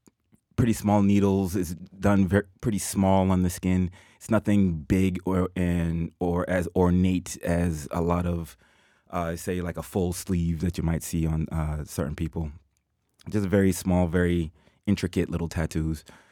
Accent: Boston, Massachusetts, United States; I'm from Boston, Massachusetts, and I've been tattooing for 3 years.

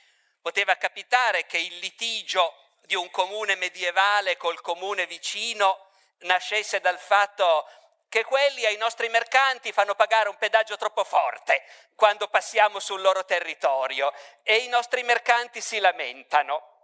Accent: Turin, Piedmont, Italy; born there; quando io sono nato a Torino nel 1959

